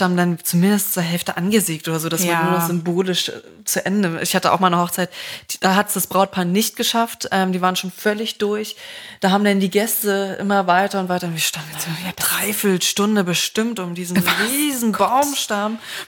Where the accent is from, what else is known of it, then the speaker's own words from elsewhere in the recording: Berlin, Germany; Ich bin Berliner, genau.